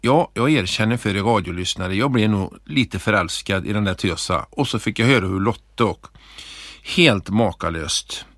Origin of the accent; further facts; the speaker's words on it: Flobby, Västra Götaland County, Sweden; när jag växte upp i Flobby på 80-talet och var en liten pojk